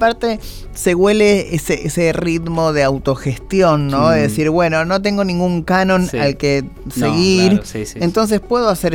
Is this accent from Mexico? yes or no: no; Santa Clara del Mar, Buenos Aires Province, Argentina; Imagínense que yo soy de Santa Clara del Mar